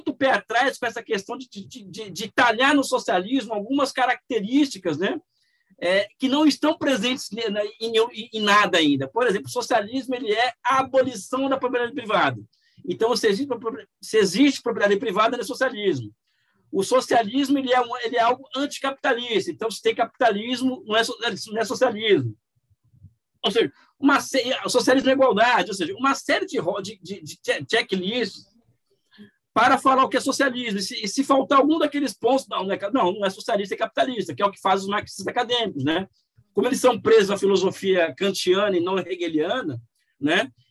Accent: Brazil; Eu tenho um problema que eu sou brasileiro, né? E se fosse inglês ou americano ou francês, teria uma repercussão assim, muito grande, eu acho.

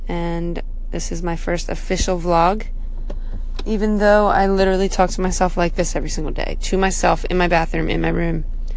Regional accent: Delaware, United States; now in Los Angeles, United States; Yeah, I grew up in Delaware for the first 24 years of my life.

